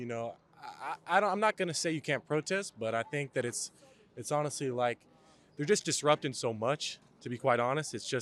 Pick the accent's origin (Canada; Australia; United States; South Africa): United States; Georgia